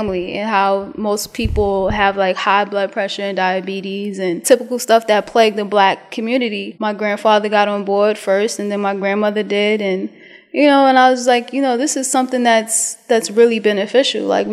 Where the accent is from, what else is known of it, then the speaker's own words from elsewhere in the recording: Brooklyn, New York, United States; I'm from Brooklyn, New York.